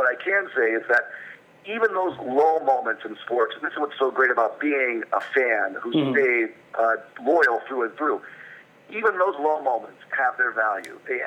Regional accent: Michigan, United States; we grew up in Michigan, so there was a lot of Red Wings excitement at all times. A lot of Pistons basketball excitement.

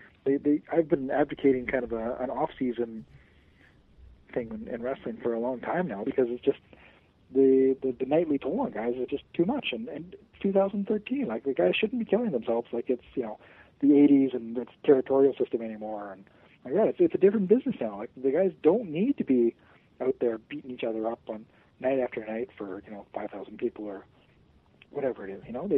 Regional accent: Canada; more for me as a Canadian

